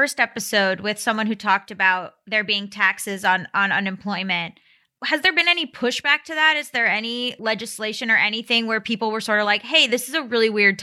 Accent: Florida, United States; Like, I'm from Florida. I feel like Florida doesn't, right?

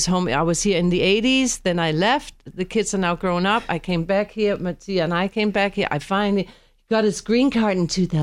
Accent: Denmark; I came from Denmark, Hida Hada Hoda.

